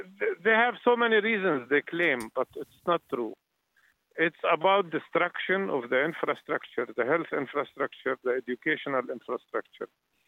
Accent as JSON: {"language": "English", "region": "Jerusalem", "country": "Palestine", "tie": "born there", "second_language": "English", "said": "I was born in Jerusalem myself, and I worked as a medical doctor in a major hospital in Jerusalem for 15 years."}